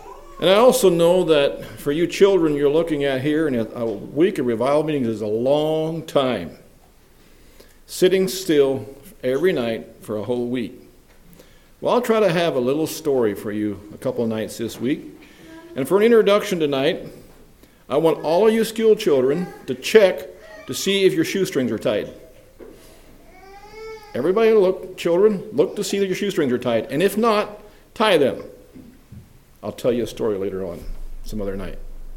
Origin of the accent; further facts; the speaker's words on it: Indiana, United States; Just as a basis of introduction, yes, we're from Southern Indiana, the Mount Joy congregation.